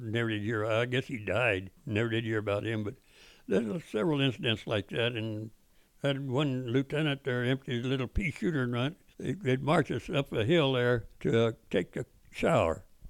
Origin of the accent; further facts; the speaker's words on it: Bible Belt, United States; It's just not that I was against religion or anything, because I was raised in the Bible Belt, Baptist back there.